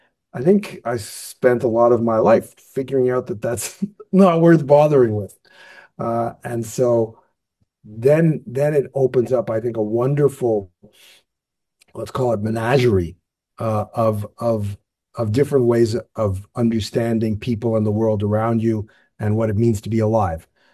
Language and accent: English; Saskatchewan, Canada; born there; also born or lived in Ottawa / New York / Rome; Because I was born in Saskatchewan and moved to Ottawa, then moved to New York, then moved to Rome, et cetera, et cetera.